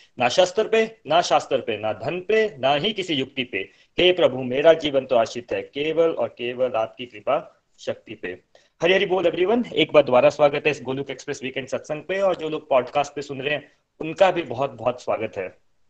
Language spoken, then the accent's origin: Hindi; India; जब हम जो लोग इंडिया से हैं सबने देखा होता है